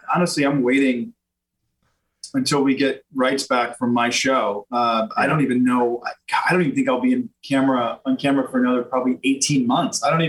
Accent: Louisiana, United States; I'm from Louisiana, right? So in Louisiana, there's a festival for everything.

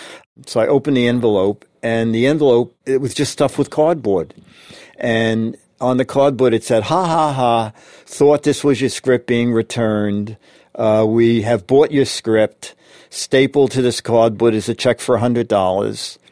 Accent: Brooklyn, New York, United States; born there; I was born in Brooklyn.

